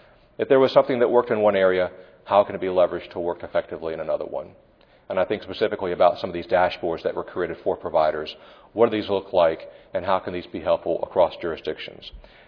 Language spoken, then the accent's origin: English; New Orleans, Louisiana, United States; Originally, I'm from New Orleans, and I was there for Katrina.